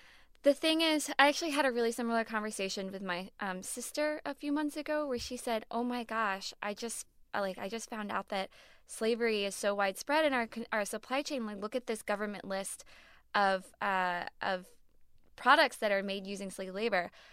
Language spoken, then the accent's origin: English; New York, United States; I mean, I'm a New Yorker. I moved here in 2008.